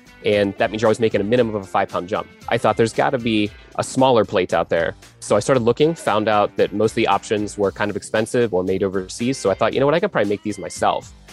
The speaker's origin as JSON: {"language": "English", "region": "Pennsylvania", "country": "United States", "said": "I am from Pennsylvania"}